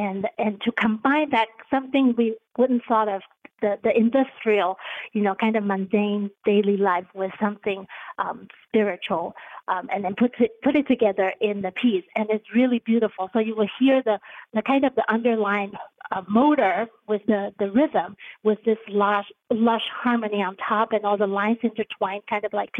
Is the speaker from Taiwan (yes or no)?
yes; Taiwan; now in United States; for me, as a young kid growing up in Taiwan, it was a window into 19th century Vienna that I have not experienced.